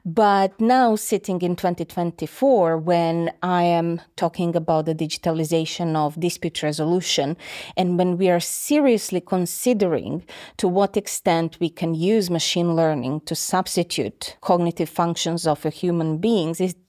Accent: Croatia; English is a second language; moved away as an adult; now in Aberdeen, United Kingdom; I'm originally from Croatia. I got to Aberdeen in 2019

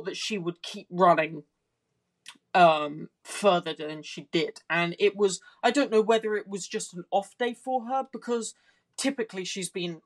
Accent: United Kingdom; Yeah, I mean, I've always, being a Brit, I always had a bit of a love for this horse

